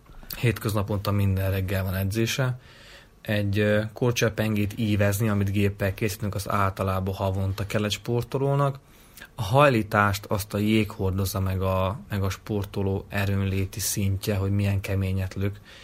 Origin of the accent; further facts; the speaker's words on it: Miercurea Ciuc, Harghita, Romania; moved away as an adult; mivel Csíkszerában születtem és éltem 22 évig, ezért szokva vagyok és nem fázok.